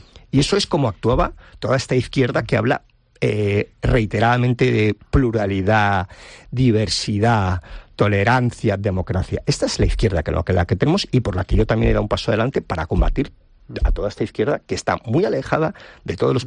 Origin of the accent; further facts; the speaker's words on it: Valencian Community, Spain; una pérdida de nuestra identidad como valencianos.